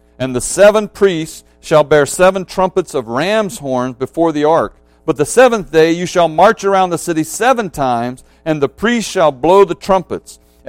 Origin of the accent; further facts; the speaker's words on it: the South, United States; We're all from the South, so we should know.